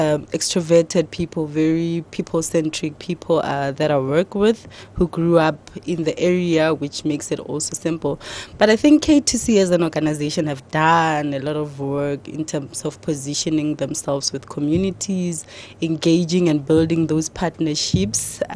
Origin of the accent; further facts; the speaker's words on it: Pretoria, Gauteng, South Africa; I was born and bred in Pretoria, initially in Hammanskraal, then moved to Mabopane.